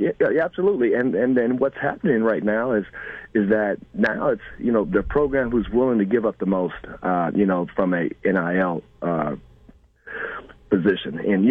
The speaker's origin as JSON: {"language": "English", "region": "Indiana", "country": "United States", "tie": "born or raised there", "said": "Yeah, and I grew up in the Big Ten country, you know, being from Indiana, so I've seen Big Ten since I was a kid"}